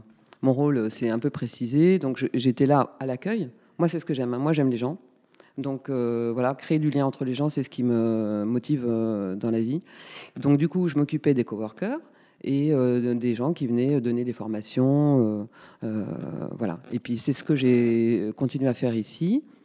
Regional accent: Paris, Île-de-France, France; born there; je suis née à Paris, d'un père italien, d'une mère espagnole.

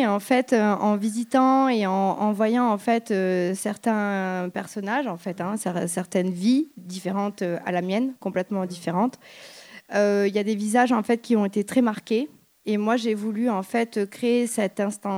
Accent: Montpellier, Occitanie, France; Alors, moi, je suis native de Montpellier.

